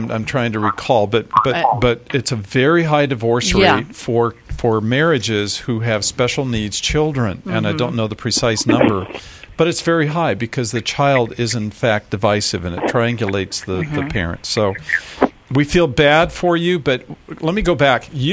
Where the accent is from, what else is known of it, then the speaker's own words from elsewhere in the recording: California, United States; born there; They moved from the East Coast to the West Coast, which is why I was born here in California